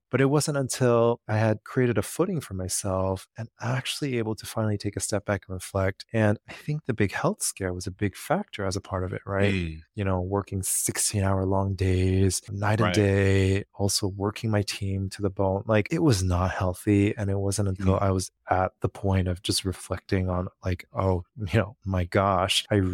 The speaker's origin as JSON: {"language": "English", "town": "Los Angeles", "region": "California", "country": "United States", "tie": "born or raised there", "said": "And so I grew up in Los Angeles"}